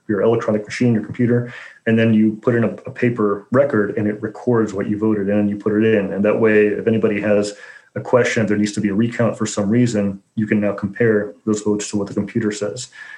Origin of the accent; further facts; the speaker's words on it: Chicago, Illinois, United States; I'm from Chicago originally, so we have all sorts of jokes about how voting happens there.